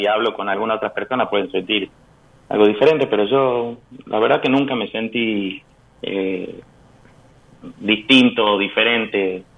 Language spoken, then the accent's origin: Spanish; Tucumán, Argentina; yo, si bien soy tucumano, soy fanático de River, así que ni Atlético ni San Martín.